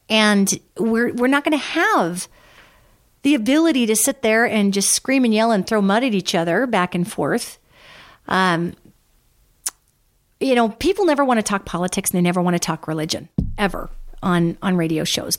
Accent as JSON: {"language": "English", "country": "United States", "said": "I'm thrilled to be an American. I love being an American. I'm also a very globally minded American, for as globally minded as Americans can be."}